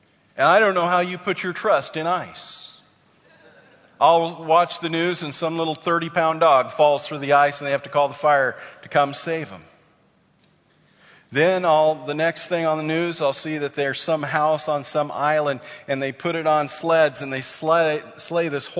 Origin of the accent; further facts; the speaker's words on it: California, United States; I grew up in California. You drove up to the snow to see it, and then you went home.